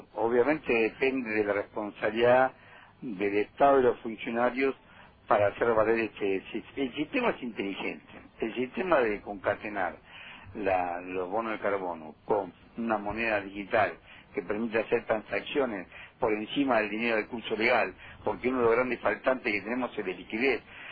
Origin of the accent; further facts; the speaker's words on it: Tucumán, Argentina; born there; Yo soy tucumano de nacimiento y en mi provincia es operativo.